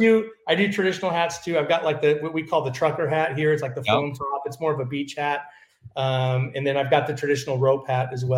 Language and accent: English; California, United States; moved away; also born or lived in Dallas, United States; You know, I grew up in California since I was 2, and I moved to Dallas.